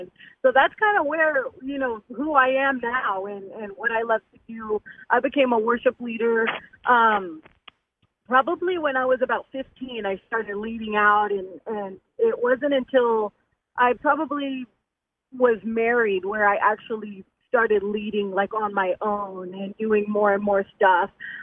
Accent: San Antonio, Texas, United States; now in Olive Branch, United States; And we are from San Antonio, Texas, and just recently, as last week, we went to Olive Branch, Mississippi

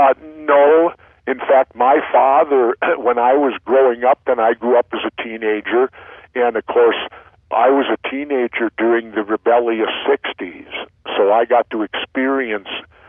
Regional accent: Minneapolis, Minnesota, United States; Well, you know, I grew up in South Minneapolis. I was born in 1951

